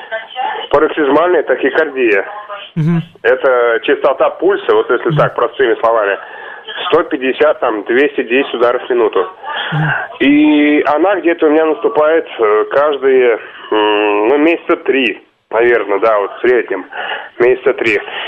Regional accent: Nizhny Novgorod, Nizhny Novgorod Oblast, Russia; я из Нижнего Новгорода.

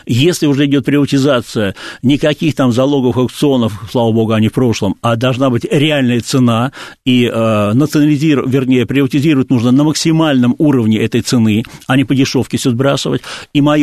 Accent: Saint Petersburg, Russia; в моем родном городе Петербурге

